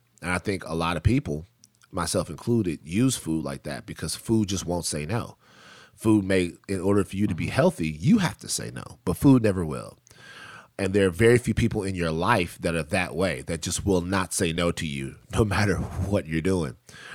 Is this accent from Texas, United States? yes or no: no; Baton Rouge, Louisiana, United States; if I'm still back in Baton Rouge and I'm growing up in South Baton Rouge where I'm from